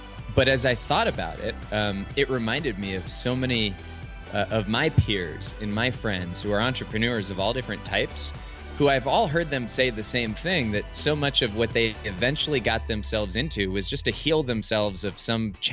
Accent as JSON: {"language": "English", "town": "Cupertino", "region": "California", "country": "United States", "tie": "born or raised there", "lives_now": "Hudson, United States", "said": "I'm in Hudson, Ohio, and I grew up in Cupertino, California. Hudson is just outside of Cleveland. So, it's very different from where I grew up."}